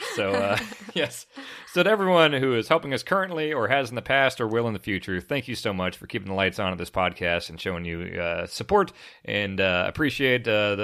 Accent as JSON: {"language": "English", "town": "Kansas City", "region": "Missouri", "country": "United States", "said": "So I'm from Kansas City, and Joe's Kansas City Barbecue used to be known as Oklahoma Joe's."}